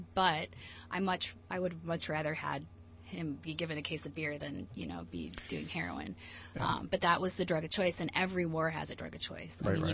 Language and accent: English; Midwest, United States; Bear in mind, too, that I'm from the Midwest